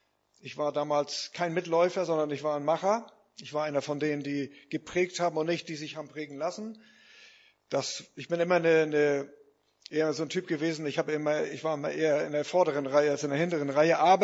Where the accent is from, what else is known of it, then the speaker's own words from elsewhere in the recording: Lauenburg, Schleswig-Holstein, Germany; das ist meine Heimatstadt hier. Ich bin in Lauenburg aufgewachsen. In der Berliner Straße erst und dann nachher in der Breslauer Straße.